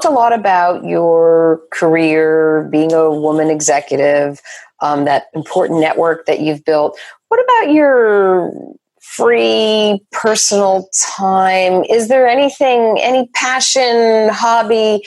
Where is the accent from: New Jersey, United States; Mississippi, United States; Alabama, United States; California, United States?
New Jersey, United States; home state, New Jersey.